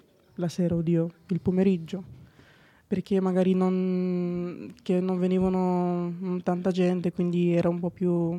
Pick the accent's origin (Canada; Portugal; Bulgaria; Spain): Bulgaria; Italian is a second language; Sono della Bulgaria.